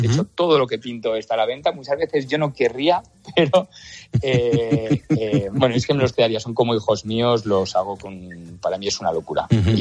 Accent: Castellón, Valencian Community, Spain; born there; Pues mira, Pulpo, yo soy de Castellón. Nací en Castellón, pero la verdad que he vivido en muchísimas partes de España.

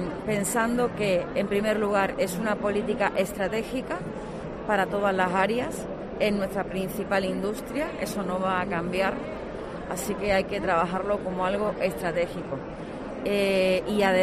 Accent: Torremolinos, Andalusia, Spain; este año tengo el orgullo de venir como alcaldesa de mi pueblo, de Torremolinos.

